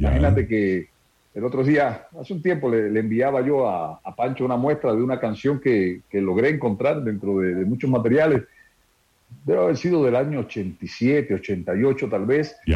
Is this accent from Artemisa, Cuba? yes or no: yes; San Antonio de los Baños, Artemisa, Cuba; como aficionado en Cuba tenía, sobre todo en la zona de mi pueblo, San Antonio de los Baños